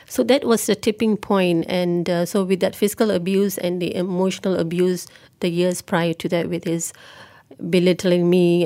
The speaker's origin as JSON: {"language": "English", "town": "Ipoh", "region": "Perak", "country": "Malaysia", "tie": "born or raised there", "lives_now": "Kuala Lumpur, Malaysia", "said": "And since we were both working in KL and I had my child in Ipoh in my hometown, my mother-in-law offered to look after our son."}